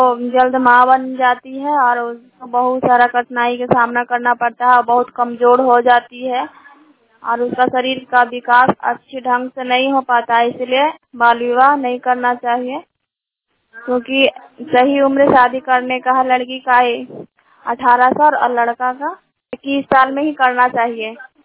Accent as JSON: {"language": "Hindi", "town": "Nagarnausa", "region": "Bihar", "country": "India", "said": "और मैं नगर नौसा ब्लॉक से हूँ।"}